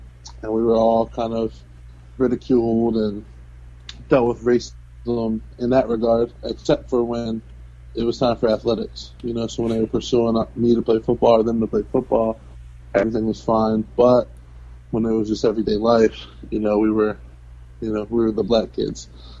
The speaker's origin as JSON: {"language": "English", "town": "Baltimore", "region": "Maryland", "country": "United States", "tie": "born or raised there", "said": "I grew up in Baltimore, Maryland. I'm a product of a biracial relationship"}